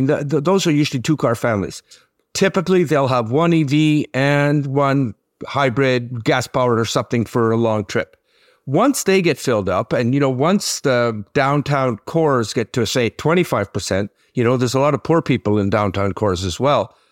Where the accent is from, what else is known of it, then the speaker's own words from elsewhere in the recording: Quebec, Canada; Or my hometown of Sitsin, Quebec, okay?